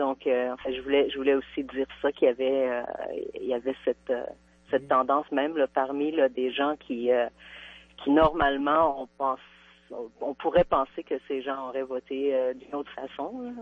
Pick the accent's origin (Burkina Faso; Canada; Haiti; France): Canada; Ben moi, comme j'ai pas voté, je suis canadienne